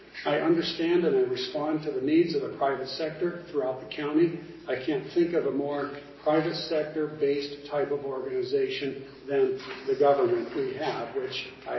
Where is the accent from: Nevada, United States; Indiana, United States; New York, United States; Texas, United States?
Nevada, United States; Dayton; also born or lived in Jacks Valley; now in Virginia City, United States; I'm a Nevada native. I grew up in Dayton. I was born in Jacks Valley. And I came up from a family full of ranchers and casino bosses.